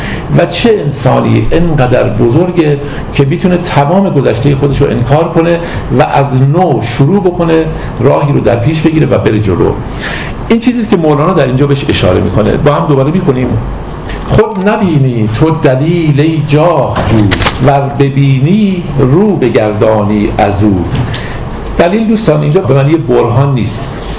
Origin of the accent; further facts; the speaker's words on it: Iran; از آن جهت که من مسلمانم. من از ایران دفاع میکنم نه به خاطر اینکه کشور خوبیه، فقط به خاطر اینکه من ایرانی هستم.